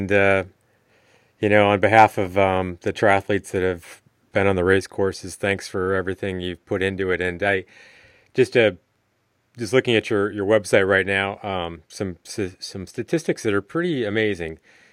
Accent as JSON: {"language": "English", "region": "Iowa", "country": "United States", "tie": "born or raised there", "said": "And I grew up in Iowa"}